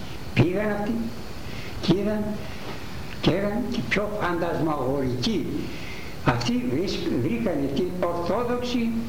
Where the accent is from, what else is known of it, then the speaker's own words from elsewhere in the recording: Greece; Δεν είμαι Γρεκός, είμαι Έλληνας. Γρεκός δεν το θέλω. Είμαι Έλληνας.